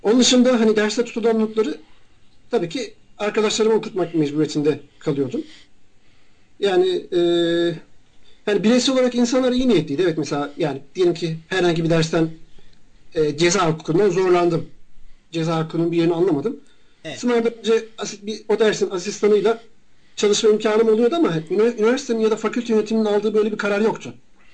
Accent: Eskişehir, Turkey; Şu anda Eskişehir'deyim. Yani memleketime geri bir dönüş yaptım.

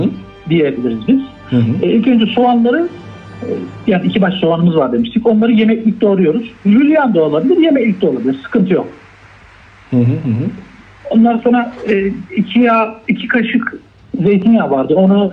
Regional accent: Kütahya, Turkey; Kütahyalıyım ben. Bizim orada da yapılıyor aynı çorbadan.

